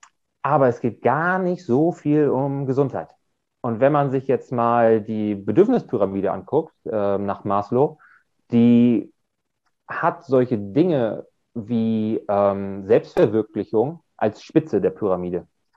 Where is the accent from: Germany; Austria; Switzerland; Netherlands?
Germany; Bremen; Ich bin Anfang 30. Ich komme aus der Nähe von Bremen.